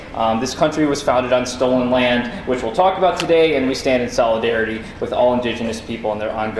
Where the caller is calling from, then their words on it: Madison, Wisconsin, United States; I'm coming from Madison, Wisconsin, which is occupied Ho-Chunk land